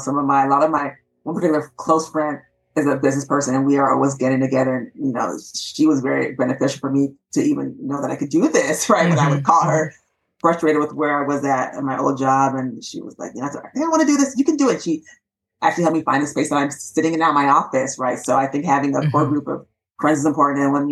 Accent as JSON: {"language": "English", "region": "California", "country": "United States", "said": "there was a summer program at the University of Washington, because I'm from California"}